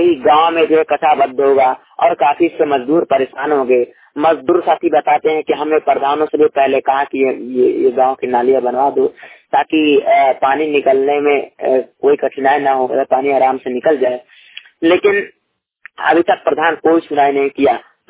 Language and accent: Hindi; Uttar Pradesh, India; उत्तर प्रदेश से। आज हमारे गांव में मैं अपने गांव की जानकारी लेकर उपस्थित हुआ हूं।